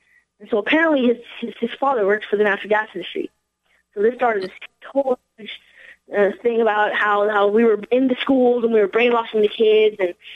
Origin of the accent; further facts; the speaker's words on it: Boulder, Colorado, United States; And so I'm from Boulder, Colorado, and in Colorado we have about 50,000 active fracking wells.